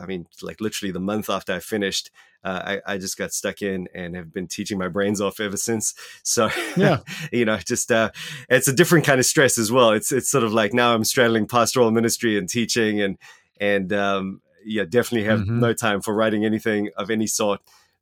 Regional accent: South Africa; moved away as an adult; now in New Zealand; I'm from South Africa. We came over around 2005, so it's been a while.

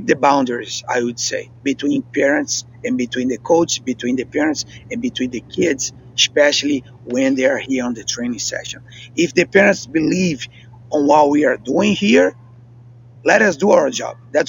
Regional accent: Brazil; So I grew up in Brazil in a different culture, of course.

